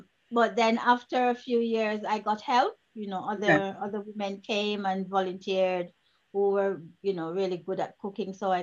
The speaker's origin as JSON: {"language": "English", "country": "Jamaica", "tie": "born or raised there", "said": "I grew up in Jamaica."}